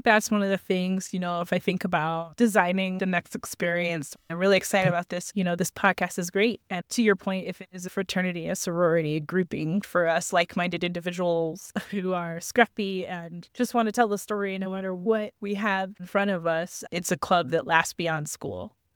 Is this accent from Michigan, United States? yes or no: yes; Michigan, United States; I do the introduction of, I'm from Michigan.